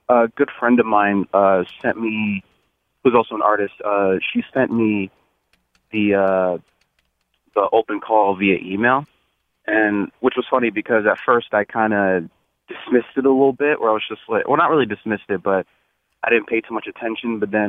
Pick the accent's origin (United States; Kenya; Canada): United States; Bloomfield, Connecticut; Sure. So I grew up in Bloomfield, Connecticut.